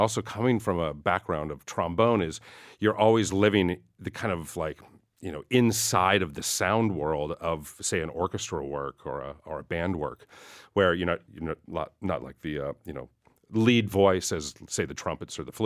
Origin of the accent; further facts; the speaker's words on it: California, United States; growing up in the Silicon Valley